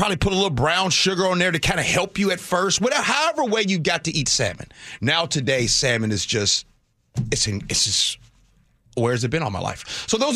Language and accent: English; Midwest, United States; And then I'm from the Midwest. Anybody from the Midwest, you know what I'm going to say.